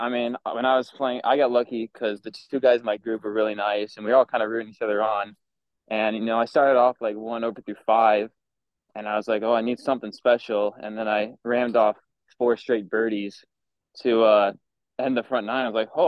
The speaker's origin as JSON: {"language": "English", "town": "Bettendorf", "region": "Iowa", "country": "United States", "tie": "born or raised there", "said": "Yeah, so born and raised in Bendorf, Iowa. Going to be a junior in this upcoming year at Pleasant Valley High School."}